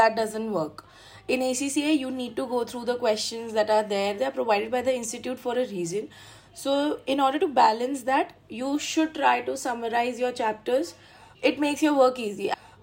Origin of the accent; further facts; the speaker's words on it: India; So being an Indian student, finding the right mentor really helped me.